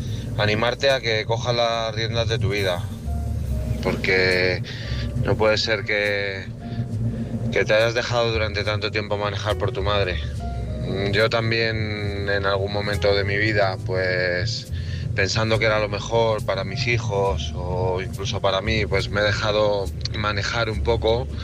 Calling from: Madrid, Community of Madrid, Spain; de Madrid.

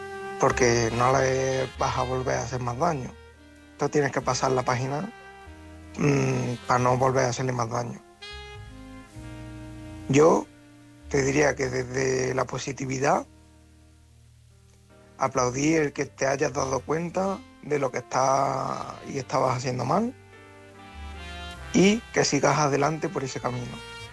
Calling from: Córdoba, Andalusia, Spain; corresponsal de Córdoba

